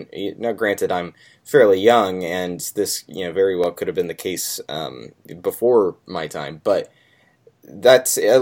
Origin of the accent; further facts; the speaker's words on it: Ohio, United States; I'm from Ohio, so...